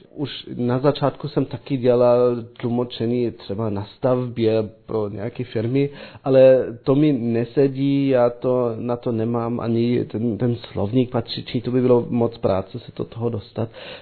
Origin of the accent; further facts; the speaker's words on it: Dresden, Saxony, Germany; Czech is a second language; já jsem vyrostl v Drážďanech